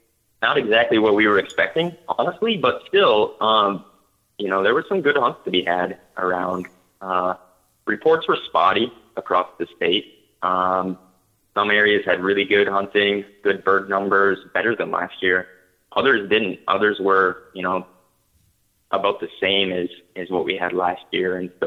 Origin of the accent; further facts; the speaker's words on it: Pelican Rapids, Minnesota, United States; I grew up in West Central Minnesota over by Pelican Rapids